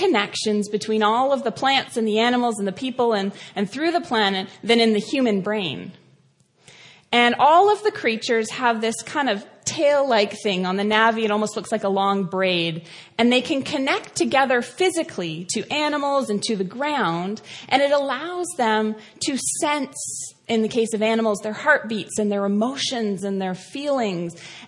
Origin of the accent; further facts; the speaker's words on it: Ontario, Canada; I grew up just east of Toronto. I grew up in the Presbyterian Church.